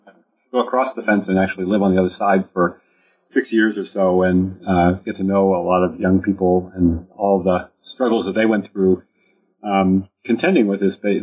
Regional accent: United States; I grew up in the United States. And when you grow up in the United States, you're keenly aware of the color line in cities.

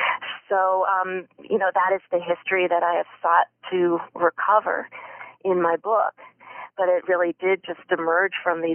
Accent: Amherst, Massachusetts, United States; Born and raised in Amherst.

